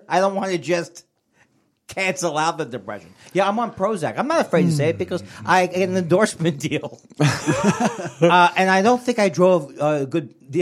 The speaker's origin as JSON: {"language": "English", "town": "Queens", "region": "New York", "country": "United States", "tie": "born or raised there", "said": "I grew up in Queens."}